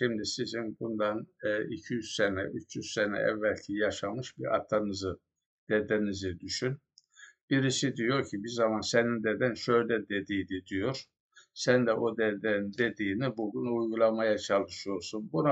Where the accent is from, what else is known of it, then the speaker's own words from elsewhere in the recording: Beyşehir, Konya, Turkey; bizim yörede, yani Konya Beyşehir yöresinde orada Anamas Dağı diye bir dağ var.